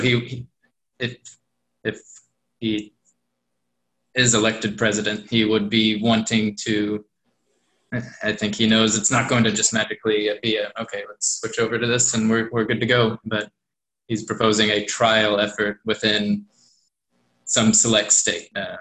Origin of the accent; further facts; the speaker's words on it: Tennessee, United States; Or we see it with private charities in my home state, Tennessee.